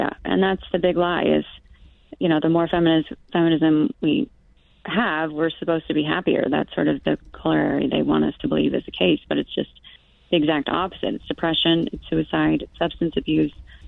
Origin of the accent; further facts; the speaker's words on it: Oregon, United States; Actually, I grew up in Oregon. I went to the University of Oregon